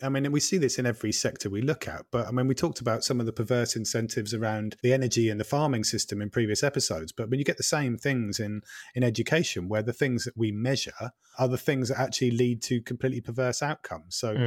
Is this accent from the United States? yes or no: no; East of England, United Kingdom; I am also from Norfolk, remember?